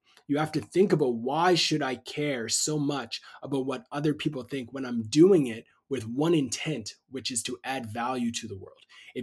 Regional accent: Canada; I'm Canadian and we don't want to promote anything ever.

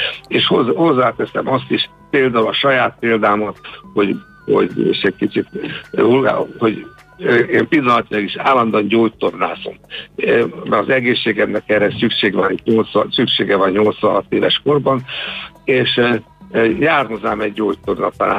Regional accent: Budapest, Hungary; hát én Csillaghegyen születtem

